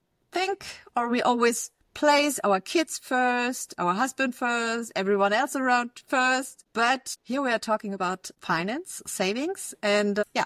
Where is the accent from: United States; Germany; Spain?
Germany; if I listen to women here in Germany, I'm from Germany